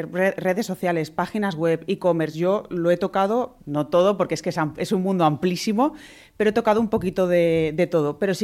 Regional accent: Sagunto, Valencian Community, Spain; Yo soy del puerto de Sagunto, de la zona de Sagunto, de Canet y demás, pero pues siempre he estado trabajando aquí en Valencia

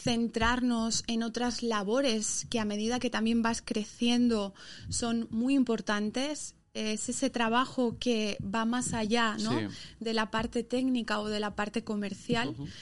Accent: Madrid, Community of Madrid, Spain; moved away; yo tengo que decir que soy de Madrid, llevo ya aquí más de media vida

